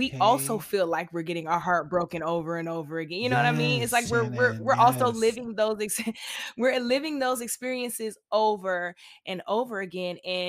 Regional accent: the South, United States; And listen, I'm from the South. So in the South, things are a lot more Bonnie and Clyde, at least for me.

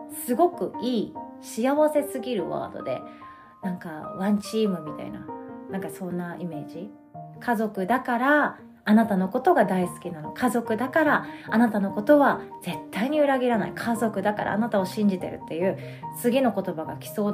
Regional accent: Takamatsu, Kagawa, Japan; 私の実家は高松なんですけど

